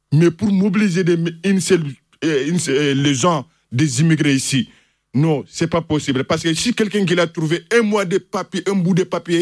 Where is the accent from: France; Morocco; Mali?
Mali; French is a second language; now in Spain; Je suis malien. J'ai parti à Dakar. J'ai fait un an là-bas pour chercher des cartes et visas.